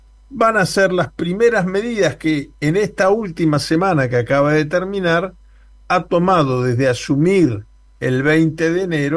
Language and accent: Spanish; Uruguay; uno como uruguayo se tiene que sentir orgulloso